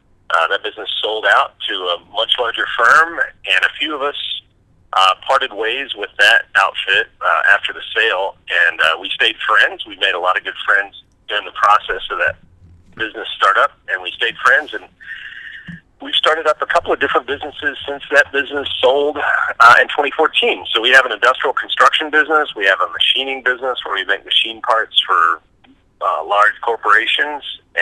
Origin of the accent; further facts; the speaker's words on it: Texas, United States; I grew up in West Texas, and I grew up at a time when the oil and gas market was at a bubble. And I graduated high school in the late 80s after the 80s bubble had popped.